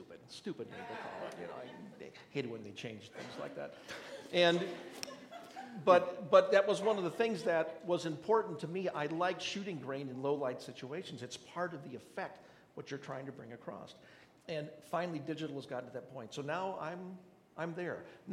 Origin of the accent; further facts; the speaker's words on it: Alaska, United States; And of course, immediately, I grew up in Alaska. So we would go out and take pictures of each other skiing and rafting and doing all these things.